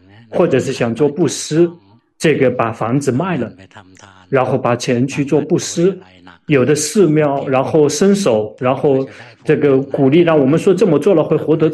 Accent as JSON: {"language": "Chinese", "country": "Thailand", "said": "现在我们泰国人这个得抑郁症的人非常的多"}